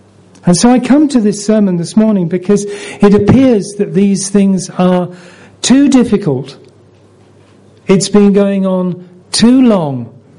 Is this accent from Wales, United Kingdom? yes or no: yes; Wales, United Kingdom; I'm Welsh, you see. I was born in South Wales, and we're very emotional people.